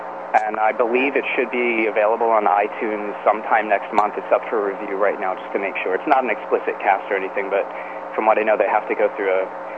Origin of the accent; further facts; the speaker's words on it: Philadelphia, Pennsylvania, United States; Good evening. … I'm from Philadelphia, Pennsylvania.